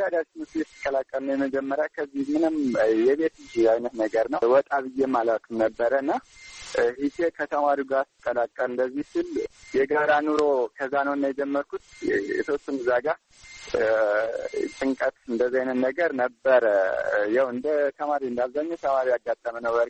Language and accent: Amharic; Sekela, Amhara, Ethiopia; born there; ምዕራብ ጎጃም ዞን ሰከላ ወረዳ ነው የተወለድኩት፣ ገጠራማ ክፍል ነው።